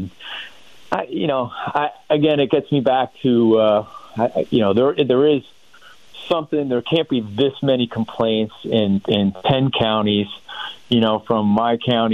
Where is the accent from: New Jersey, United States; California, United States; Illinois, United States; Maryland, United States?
New Jersey, United States; listen, we're all from Jersey, right?